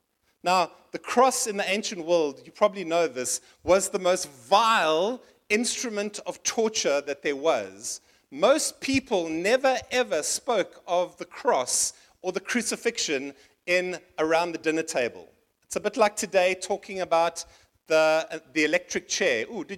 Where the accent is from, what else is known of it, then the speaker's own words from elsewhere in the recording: Port Elizabeth, Eastern Cape, South Africa; And because we were in Cape Town, I grew up in Port Elizabeth.